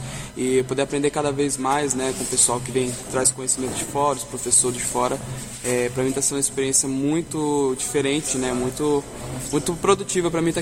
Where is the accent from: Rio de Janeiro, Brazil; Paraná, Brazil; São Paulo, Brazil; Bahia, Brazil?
Paraná, Brazil; Apucarana; eu vim daqui de Apucarana, então aqui do lado, né, pertinho, vizinho.